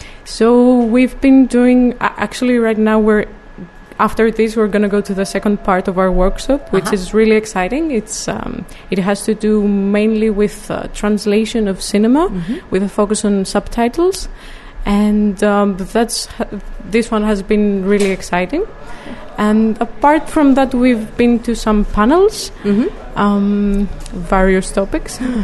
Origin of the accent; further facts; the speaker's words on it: Greece; now in Denmark; I come from Greece, as we said, and I currently live in Denmark.